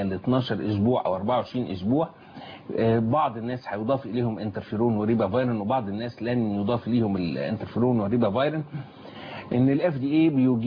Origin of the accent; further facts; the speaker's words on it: Egypt; طبعا كنت أتمنى إن إحنا كوطن عربي أو كمصريين إنه يعني إن نكون أصحاب السبق